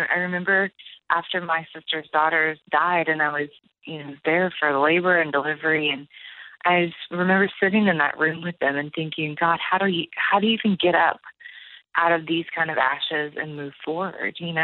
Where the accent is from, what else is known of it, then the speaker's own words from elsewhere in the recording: Texas, United States; also born or lived in New Mexico / Miami / Mississippi; then back to Mississippi, and then back to Texas, which is where I spent most of my time growing up. So I'm a bit of a Southern girl.